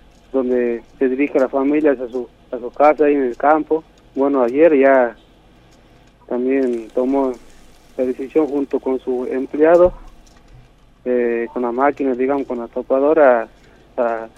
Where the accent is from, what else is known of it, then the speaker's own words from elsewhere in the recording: Palma Sola, Jujuy, Argentina; soy de Palma Sola, de una organización Tierra Fértil del MNCI, Jujuy